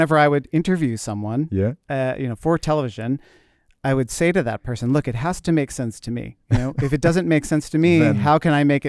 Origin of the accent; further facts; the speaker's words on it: United States; I think as an American, if you think of like top two or three places you're going to come in Italy, it's usually Rome